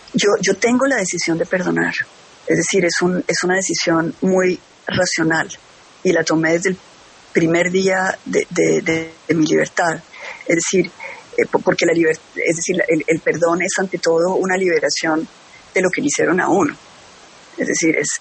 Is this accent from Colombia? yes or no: yes; Colombia; Pero yo creo que nosotros todos, en el fondo, como colombianos